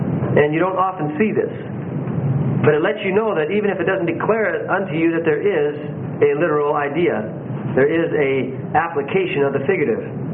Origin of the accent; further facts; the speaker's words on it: Saginaw, Michigan, United States; now in Seattle, United States; I've thanked the Lord many times that I moved from Saginaw, Michigan to a city of 2,600 people. Little town, and grew up in the country halfway, you know. Here we are in Seattle.